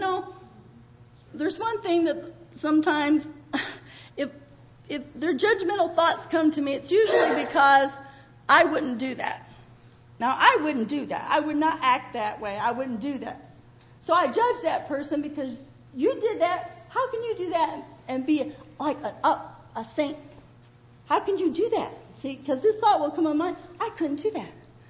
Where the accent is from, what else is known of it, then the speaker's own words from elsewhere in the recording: Virginia, United States; also born or lived in Michigan; And, you know, I was raised partly in Virginia and partly in Michigan.